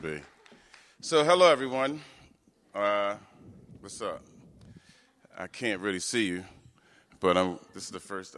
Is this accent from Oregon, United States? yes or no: no; Baltimore, Maryland, United States; I grew up in Baltimore, as noted, and I grew up in the Northwest Side, first in Park Heights, then Liberty Heights, and so forth.